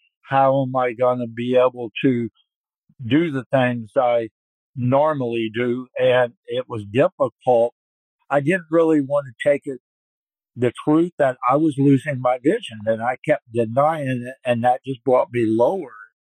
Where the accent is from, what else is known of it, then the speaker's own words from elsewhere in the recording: Quincy, Illinois, United States; I am from Quincy, Illinois, and I'm here today just to share my story.